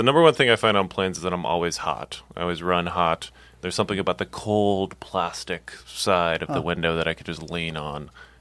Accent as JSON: {"language": "English", "town": "St. Louis", "region": "Missouri", "country": "United States", "tie": "born or raised there", "said": "My hometown."}